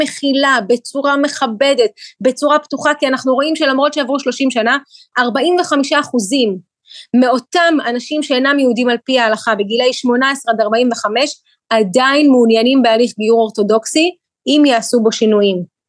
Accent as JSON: {"language": "Hebrew", "country": "Ukraine", "tie": "born or raised there", "moved": "yes", "lives_now": "Israel", "said": "ואני ילידת אוקראינה. כשאני עליתי לארץ בשנת 91, זה היה אחרי שהמדינה שבה גדלתי ונולדתי הייתה 70 שנה תחת דיכוי דתי אינטנסיבי."}